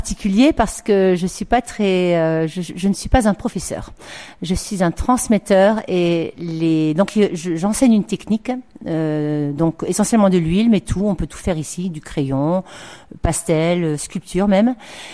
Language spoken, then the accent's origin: French; Strasbourg, Grand Est, France; now in Narbonne, France; Alors, je suis strasbourgeoise à la base, j'habite depuis 10 ans dans la région, 5 ans Narbonne.